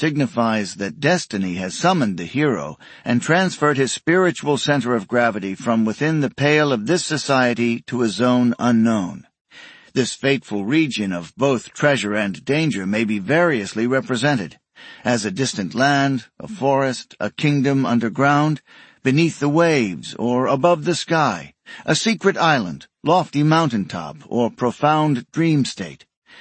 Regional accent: New York, United States; born there; then they sent him to New York to open the New York office, so I was born in New York.

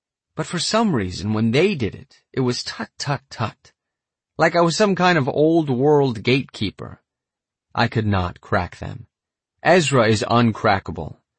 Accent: Washington, District of Columbia, United States; We're all from Washington, D.C., and some of us knew each other since we were kids.

